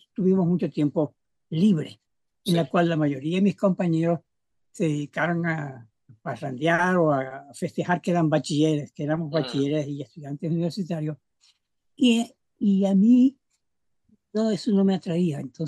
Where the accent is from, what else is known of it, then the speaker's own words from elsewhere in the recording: Maracaibo, Zulia, Venezuela; Yo nací en Maracaibo y realmente hice todos mis estudios, tanto de primaria, bachillerato y universidad en Maracaibo.